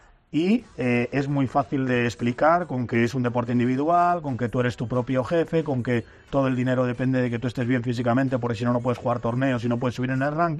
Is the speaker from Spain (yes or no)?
yes; Spain